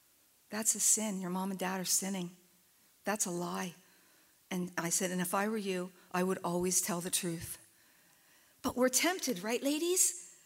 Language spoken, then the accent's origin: English; East Coast, United States; I'm from the East Coast.